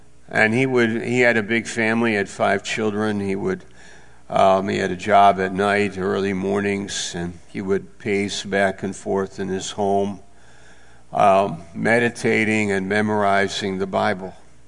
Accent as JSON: {"language": "English", "region": "New York", "country": "United States", "said": "I'm from New York State, and I was in Maine that summer"}